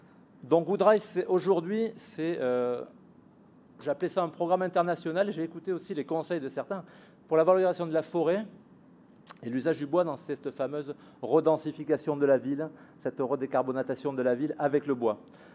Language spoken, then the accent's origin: French; France; Même si on est français, on n'a pas peur de parler business.